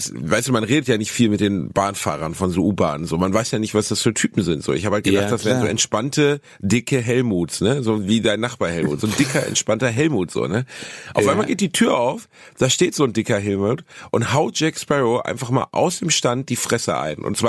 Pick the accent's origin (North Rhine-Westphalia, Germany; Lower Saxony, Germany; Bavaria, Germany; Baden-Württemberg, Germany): North Rhine-Westphalia, Germany; Gelsenkirchen; Ich komme ja aus Gelsenkirchen, das war bei uns auch so.